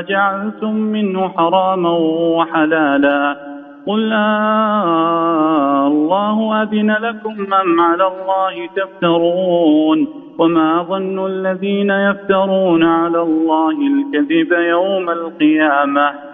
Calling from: Riyadh, Riyadh Province, Saudi Arabia; من الرياض.

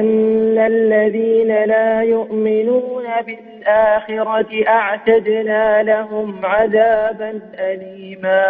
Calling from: Mecca, Makkah Province, Saudi Arabia; أنا من مكة.

